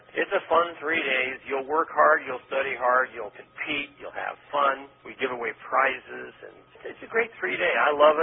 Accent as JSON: {"language": "English", "town": "Scottsdale", "region": "Arizona", "country": "United States", "tie": "born or raised there", "said": "I've brought people from all over the world, literally, to my hometown, Scottsdale, Arizona."}